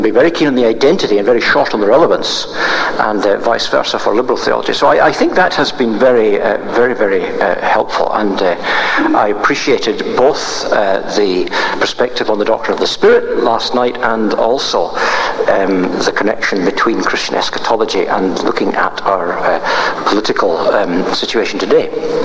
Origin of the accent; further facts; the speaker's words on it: Scotland, United Kingdom; I, as a Scot, was introducing a German theologian